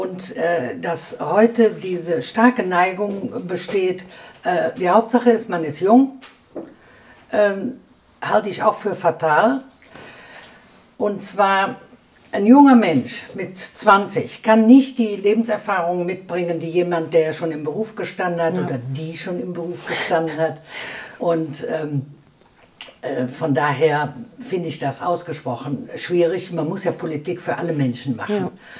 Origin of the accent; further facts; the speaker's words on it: Bensberg, North Rhine-Westphalia, Germany; born there; Wir sind beide in Bensberg geboren.